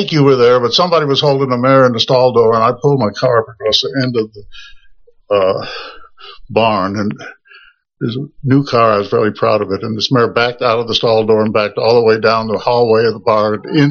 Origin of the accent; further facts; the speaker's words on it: East Aurora, New York, United States; No, I grew up in close to Buffalo in a little town called East Aurora, New York.